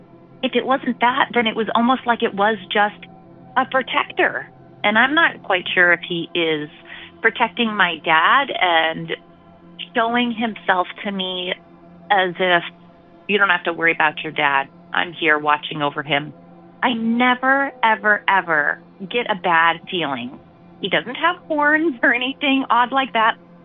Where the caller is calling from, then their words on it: California, United States; I'm calling from Central Valley, California.